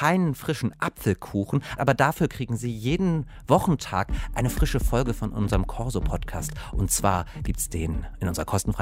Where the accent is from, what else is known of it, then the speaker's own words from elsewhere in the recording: West Germany, Germany; ich bin ja im Westen aufgewachsen